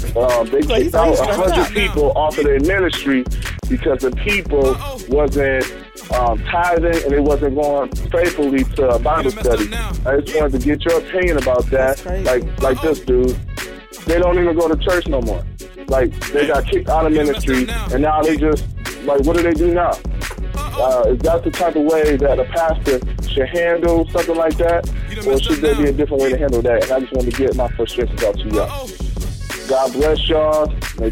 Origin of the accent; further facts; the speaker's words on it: Kalamazoo, Michigan, United States; I'm from Kalamazoo. Michigan.